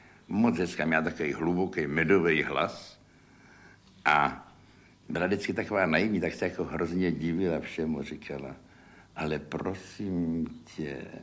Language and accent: Czech; Prague, Czechia; Já si vidíš, jaký jsem Pražák.